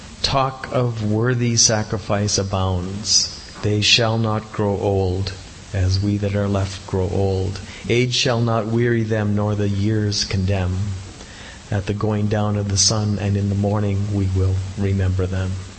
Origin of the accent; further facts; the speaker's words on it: Saskatchewan, Canada; And the reverse is true in Saskatchewan. Because of this, my hometown had its Remembrance Day ceremonies on the Sunday closest to the actual day.